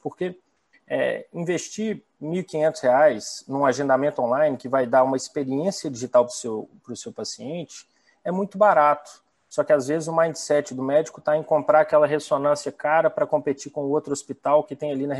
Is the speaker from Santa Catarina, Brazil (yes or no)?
no; Belo Horizonte, Minas Gerais, Brazil; eu sou mineiro de Belo Horizonte, né, e o mineiro é desconfiado